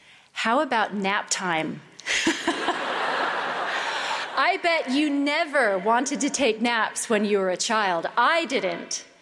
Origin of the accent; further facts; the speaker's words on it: California, United States; I grew up in California, my husband in England and Saudi Arabia. I was raised in the church from birth.